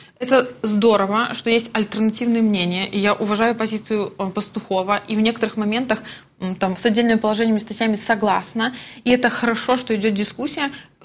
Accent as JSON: {"language": "Russian", "country": "Belarus", "said": "мы, белорусы"}